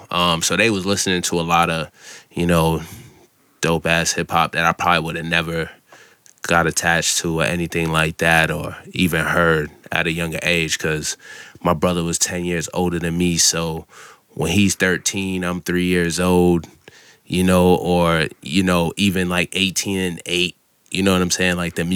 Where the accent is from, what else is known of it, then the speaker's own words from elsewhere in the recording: Massachusetts, United States; also born or lived in Falmouth, Massachusetts; I'm from Massachusetts. I moved around a lot, until the age 8. So I didn't have a home base.